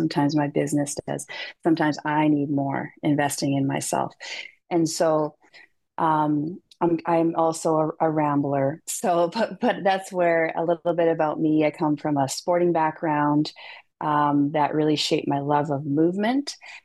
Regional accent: Saskatoon, Saskatchewan, Canada; Yeah, so I'm born and raised in Saskatoon, Saskatchewan, which is right in the middle of Canada.

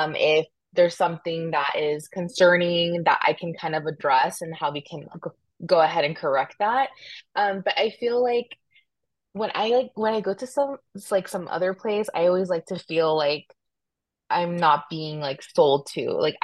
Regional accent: Las Vegas, Nevada, United States; also born or lived in Hollywood; So I was actually born in Hollywood, but I say I'm from Vegas because I've been here since I was a year old. So I'm gonna say I'm a Vegas kid because I've never left.

